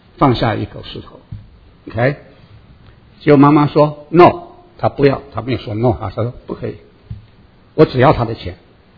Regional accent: China; 我们中国人见了面的时候，都会说哎，吃了没有啊？

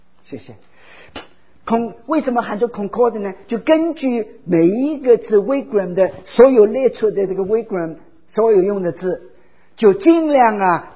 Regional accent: Guangdong, China; now in Hong Kong; 所以常常别人说我是广东人跑到香港开始好久都不讲广东话的，

